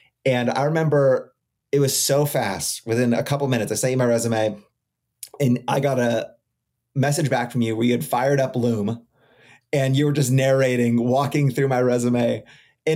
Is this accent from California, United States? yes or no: yes; Costa Mesa, California, United States; when I grew up, Costa Mesa wasn't cool when I grew up in Orange County.